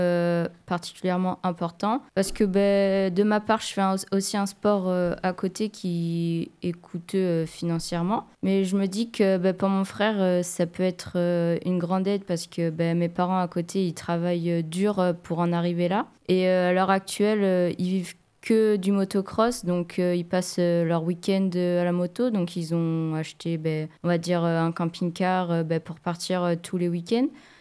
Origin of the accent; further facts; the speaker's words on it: Nouvelle-Aquitaine, France; On représente aussi notre village. Enfin, on est des Périgourdins, donc on représente fièrement d'où on vient.